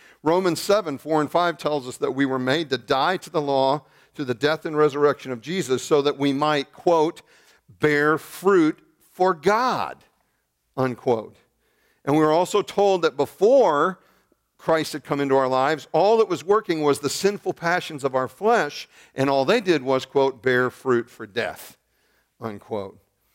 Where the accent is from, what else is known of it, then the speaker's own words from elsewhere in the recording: Illinois, United States; And you got to understand, I was raised outside of Chicago, but I was raised by country folk, okay?